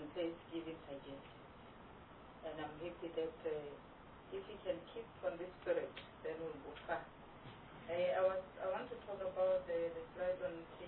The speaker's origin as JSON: {"language": "English", "region": "Limpopo", "country": "South Africa", "said": "For example, I'm from the Khale area. We're having 31 villages, more or less 18."}